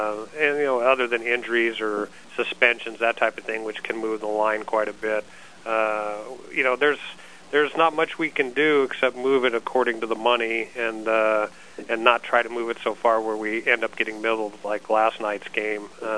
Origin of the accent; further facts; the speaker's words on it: Nebraska, United States; it's fun to meet all the people from my home state of Nebraska.